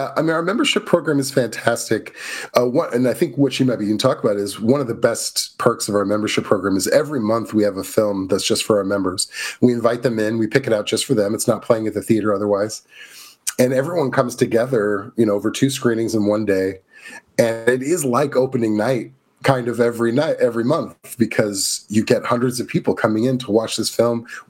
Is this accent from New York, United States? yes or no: no; Missouri, United States; moved away